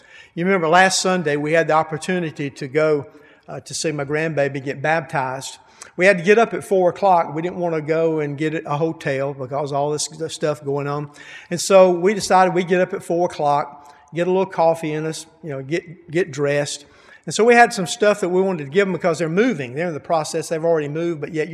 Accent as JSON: {"language": "English", "town": "Elberton", "region": "Georgia", "country": "United States", "said": "I'm from Elberton, and I saw a guy that I know from Elberton."}